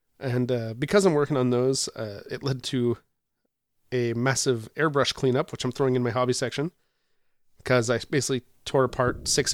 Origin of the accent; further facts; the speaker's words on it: Canada; I came from Canada.